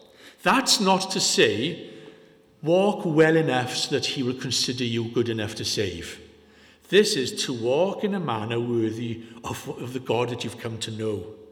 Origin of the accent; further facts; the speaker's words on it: Yorkshire and the Humber, United Kingdom; born there; Now, with this accent, you're all fairly convinced I'm Welsh. I'm actually born in Yorkshire. I'm a Yorkshireman. But nobody believes me, but I'm not lying.